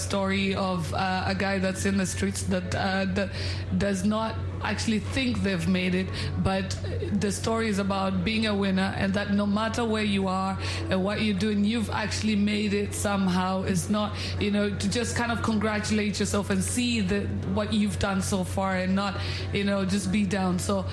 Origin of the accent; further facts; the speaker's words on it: Tanzania; I'm a journalist from Tanzania